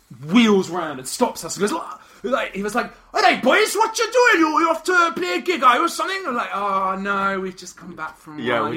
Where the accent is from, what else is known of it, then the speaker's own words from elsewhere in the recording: United Kingdom; We were like, no, we're British. We're like, you're English, actually. We're not from here."